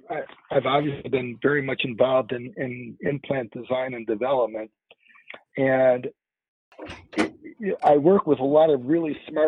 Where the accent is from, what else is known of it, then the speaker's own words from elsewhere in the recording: Chicago, Illinois, United States; So I grew up in Chicago, and there's Lou Malnati's and there was a Gino's, and I was introduced to deep dish pizza in a restaurant called Gino's East.